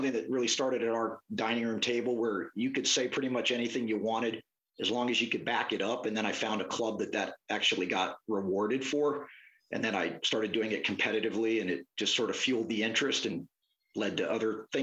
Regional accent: Denver, Colorado, United States; also born or lived in Hawaii; I was born in Hawaii, moved and grew up in Denver, and moved east to go to school, never left.

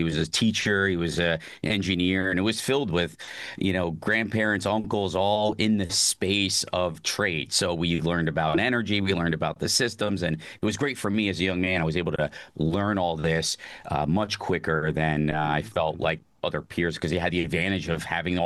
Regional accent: Trenton, New Jersey, United States; I'm oldest of four, lived right outside of Trenton, New Jersey.

